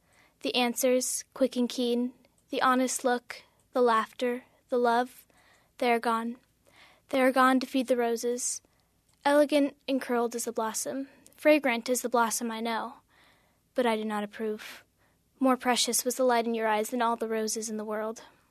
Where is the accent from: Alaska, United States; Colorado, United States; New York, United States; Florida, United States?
Alaska, United States; Port Alsworth; So, I am from Port Ellsworth, Alaska. It's a small village near Lake Clark. There's about 100 to 150 people there and one K-12 school.